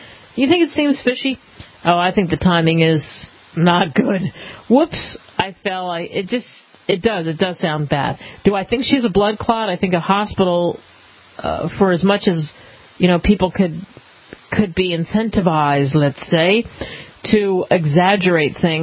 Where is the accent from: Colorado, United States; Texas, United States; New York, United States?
Colorado, United States; Denver; I grew up in Denver